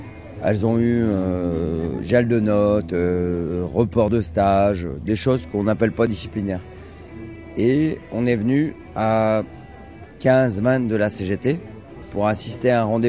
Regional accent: Hauts-de-France, France; Ceci dit, moi je suis du Nord. Heureusement, dans le Nord, il n'y a pas encore trop d'entreprises privées.

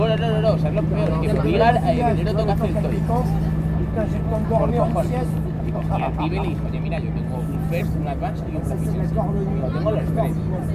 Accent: Spain; me quedé así, soy español, ¿sabes?

